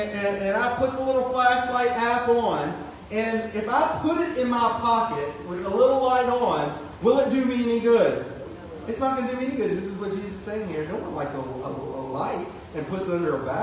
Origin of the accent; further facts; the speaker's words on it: Louisiana, United States; I'm from Louisiana. I'm used to loading my, look, 95% seasoning, 5% food, all right?